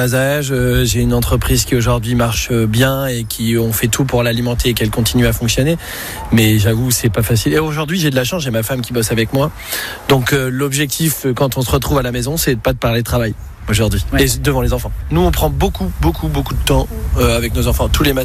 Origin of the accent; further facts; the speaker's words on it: Nouvelle-Aquitaine, France; born there; Moi, je suis né dans le Médoc, mes parents sont du nord de la France.